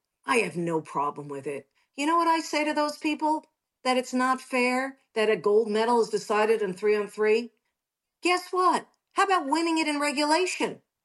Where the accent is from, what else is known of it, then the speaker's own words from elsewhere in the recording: New York, United States; I'm American. I'm a New York girl.